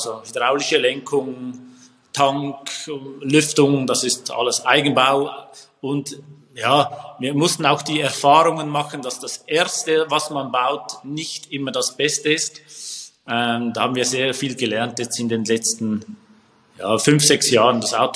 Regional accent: Switzerland; für mich als Schweizer noch relevant.

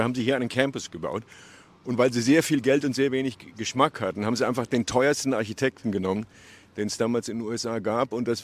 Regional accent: West Germany, Germany; dass ich die als Westdeutscher in Jugoslawien organisiert habe

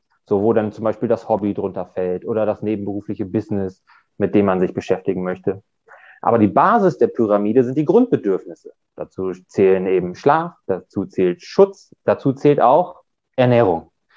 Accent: Bremen, Germany; Ich bin Anfang 30. Ich komme aus der Nähe von Bremen.

